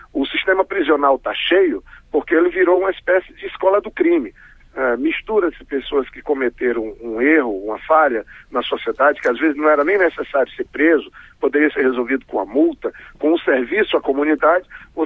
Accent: Acre, Brazil; Eu sou do Acre, senador pelo Acre.

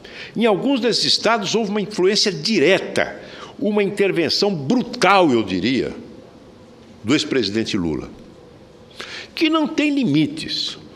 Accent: São José do Rio Preto, São Paulo, Brazil; No meu estado de São Paulo, por exemplo, na minha cidade natal, São José do Rio Preto

